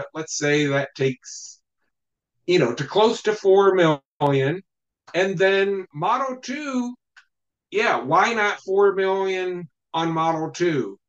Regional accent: Iowa, United States; I grew up in Iowa. I know the culture of those people

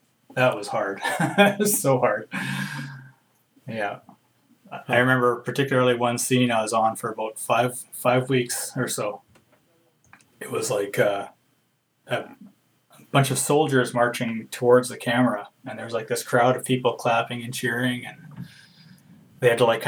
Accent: Saskatchewan, Canada; I'm from Saskatchewan too.

